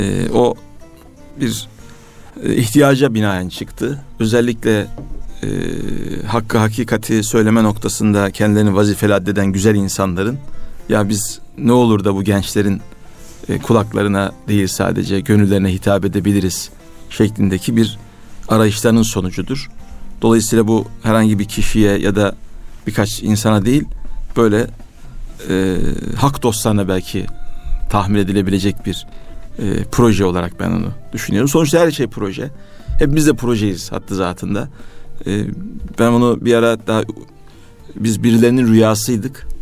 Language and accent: Turkish; Vezirköprü, Samsun, Turkey; Samsunluyum, Vezirköprü.